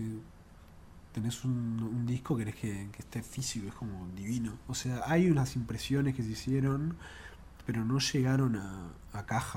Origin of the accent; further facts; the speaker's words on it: Carrasco Norte, Montevideo, Uruguay; Vivo en Carrasco Norte. Viví la mayor parte de mi vida ahí.